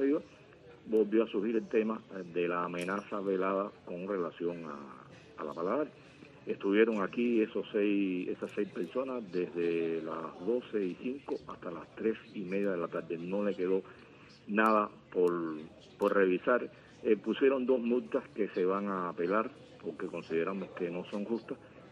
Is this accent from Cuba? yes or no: yes; Cuba; Yo nací en Cuba, viví en Cuba, llevaba 50 años